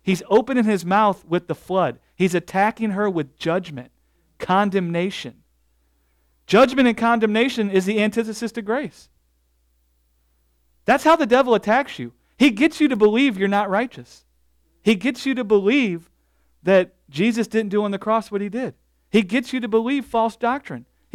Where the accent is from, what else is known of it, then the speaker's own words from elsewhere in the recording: Southern United States, United States; Hey, look, I came from the South.